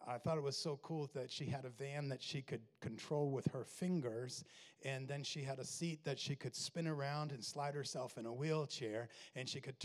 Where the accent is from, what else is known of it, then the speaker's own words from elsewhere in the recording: Maine, United States; I'm the seventh of eight. I grew up in Maine, as you heard, and my family was very dysfunctional.